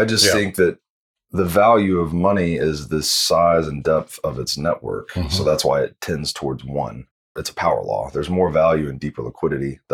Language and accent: English; Tennessee, United States; Yeah, so I grew up in Tennessee, very traditional values.